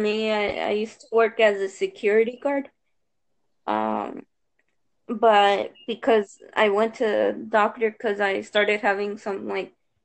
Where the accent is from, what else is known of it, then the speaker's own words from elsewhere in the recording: Arizona, United States; today was actually the first one in my hometown in Yuma County